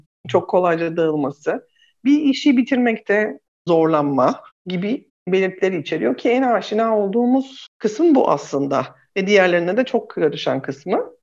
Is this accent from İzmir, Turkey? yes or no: yes; İzmir, Turkey; born there; İzmir doğumluyum.